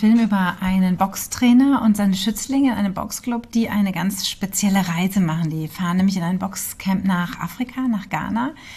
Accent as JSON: {"language": "German", "town": "Hünfeld", "region": "Hesse", "country": "Germany", "tie": "born or raised there", "said": "Ich komme eigentlich aus Hünfeld und bin da geboren in Hünfeld, bin da aufgewachsen. Ja, habe meine Schulzeit da verbracht, meine Lehre gemacht und mein Abi dort gemacht und bin erst dann zum Studieren nach Würzburg gezogen."}